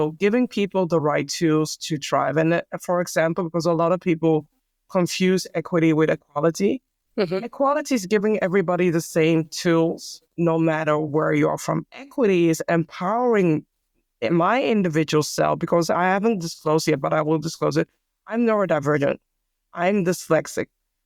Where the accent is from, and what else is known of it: Amsterdam, North Holland, Netherlands; born or raised there